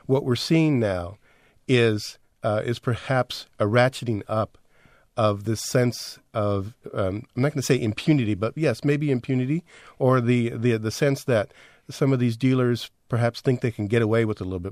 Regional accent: San Diego, California, United States; also born or lived in Tijuana; I was born in Tijuana, so my family, I would go almost every week when I lived and was growing up in San Diego.

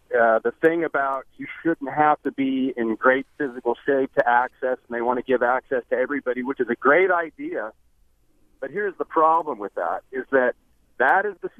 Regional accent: Santa Cruz, California, United States; now in Utah, United States; I am originally from the Bay Area, and I grew up in Santa Cruz, but I live in Utah now

